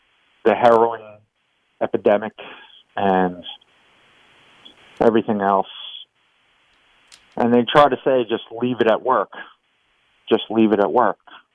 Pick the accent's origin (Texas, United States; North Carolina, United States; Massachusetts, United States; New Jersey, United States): New Jersey, United States; you know, I'm from New Jersey, and I flew down to Florida.